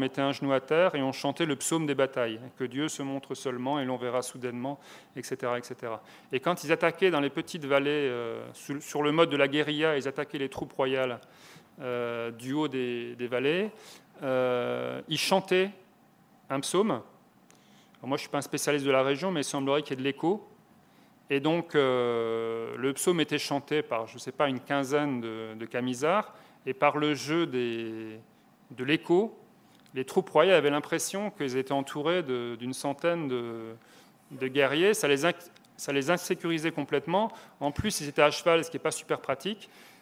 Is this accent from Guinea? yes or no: no; East, France; parce que moi je suis de l'Est, donc c'était autre chose à cet endroit-là